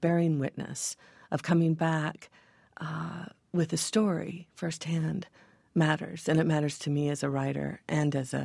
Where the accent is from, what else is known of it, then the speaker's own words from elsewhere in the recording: United States; And being cynical as an American